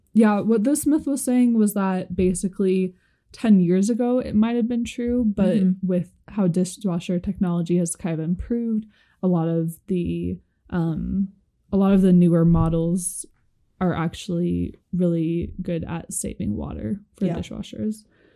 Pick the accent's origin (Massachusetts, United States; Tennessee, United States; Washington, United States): Washington, United States; Seattle; Yeah, which was interesting because I remember growing up, I'm from the Seattle area